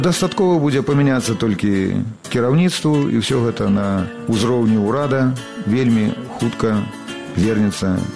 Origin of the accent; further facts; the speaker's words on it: Buglaye, Mogilev Region, Belarus; Бо гэта Краснапольскі раён, вёска Буглае, адтуль родам.